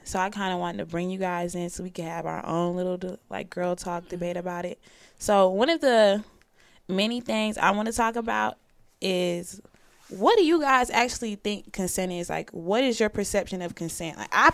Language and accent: English; Atlanta, Georgia, United States; So this kind of, like, hit home for me, being that I'm from Atlanta.